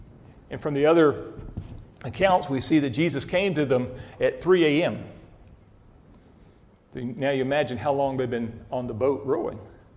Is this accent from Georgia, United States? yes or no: yes; Savannah, Georgia, United States; I grew up in Savannah. We had a little 14-foot tri-hull boat, and we went out fishing.